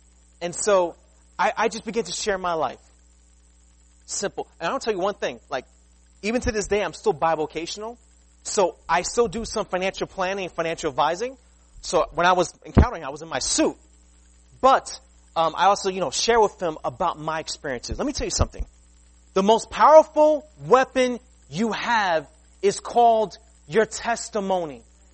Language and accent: English; New York City, New York, United States; Years, because see, I grew up in Queens, New York. So street smarts told me, listen, if you see that homeless guy, you walk across the other side.